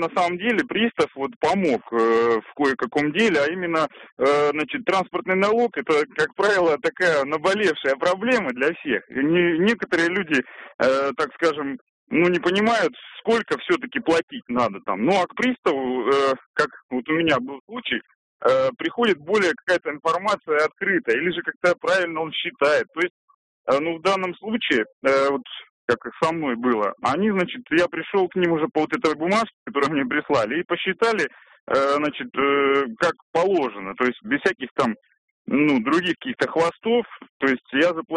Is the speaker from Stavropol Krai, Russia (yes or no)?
no; Saint Petersburg, Russia; вот я из Санкт-Петербурга.